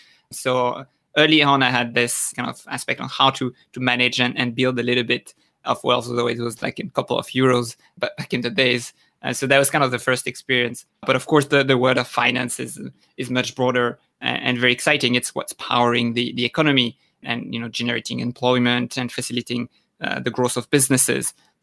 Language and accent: English; France; moved away as an adult; also born or lived in Singapore; I'm a French citizen. I was born and raised in France. I did my first studies there in Paris, and later I did an MBA in Singapore. And after that, I moved to Asia, and I've been there for a little bit more than 8 years now.